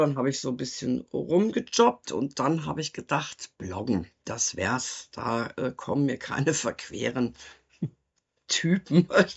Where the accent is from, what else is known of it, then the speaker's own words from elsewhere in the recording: North Rhine-Westphalia, Germany; born there; ich wurde 1961 in Nordrhein-Westfalen geboren und lebe jetzt mit meinem Mann und unserem Kater, der der eigentliche Beherrscher hier des Hauses ist, in Baden-Württemberg.